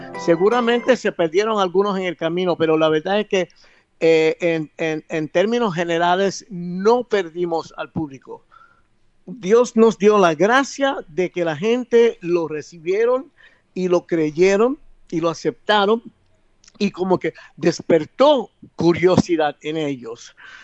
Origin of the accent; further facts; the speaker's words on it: Brooklyn, New York, United States; born there; yo nací en Brooklyn, Nueva York, de familia puertorriqueña, ¿verdad? Mi familia es puertorriqueña.